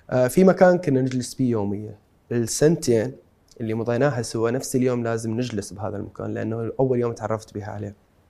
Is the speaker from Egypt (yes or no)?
no; Iraq; أنا من النوع اللي تأذيت من أصدقائي قبل لما كنت صغير بالعراق،